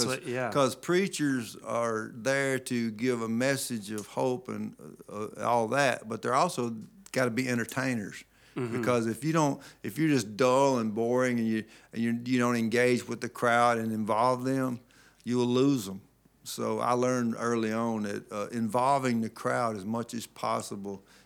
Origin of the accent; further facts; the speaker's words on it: Tupelo, Mississippi, United States; also born or lived in Kenosha, United States; lived most of my life in Tupelo, Mississippi, but the truth is I was actually born in Kenosha.